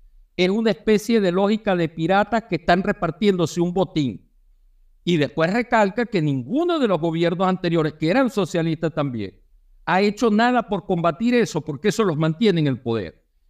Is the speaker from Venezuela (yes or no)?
yes; Venezuela; moved away; Yo soy venezolano en el exilio.